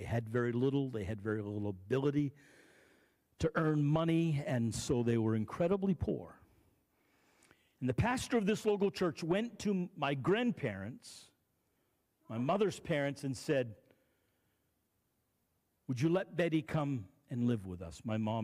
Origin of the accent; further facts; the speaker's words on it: Oakland, Maine, United States; also born or lived in Boothbay; I grew up in Oakland, Maine. Grew up in Booth Bay, but we moved back to Oakland when I was about 11 or 12